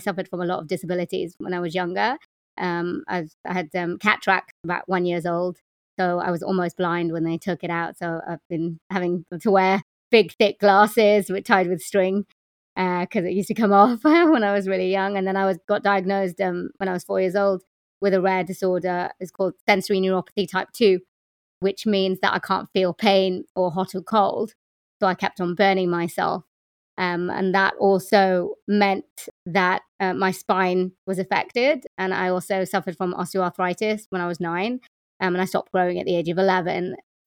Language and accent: English; Wales, United Kingdom; born there; I live in the UK, in Wales. I was born in Wales, but I'm Indian. My parents are from India and they came here in the 70s. But I am a female, born female.